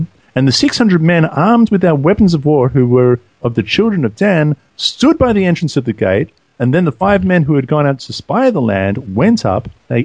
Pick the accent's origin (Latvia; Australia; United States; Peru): Australia; You're an Israeli and I'm an Australian, so we wouldn't know.